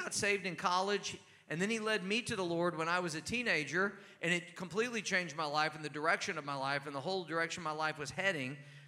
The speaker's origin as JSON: {"language": "English", "town": "Cape Girardeau", "region": "Missouri", "country": "United States", "tie": "born or raised there", "said": "Steve pastors in Poplar Bluff, Missouri, which is about an hour and 15 minutes from where we grew up in Cape Girardeau."}